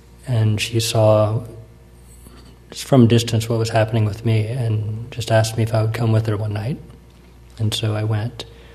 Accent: Tennessee, United States; My family was Catholic. I went to Catholic schools growing up in Tennessee.

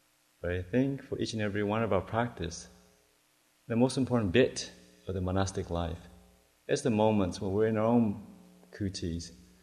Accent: Los Angeles, California, United States; Just growing up in the West, in LA, there was this little show that I used to see every Saturday.

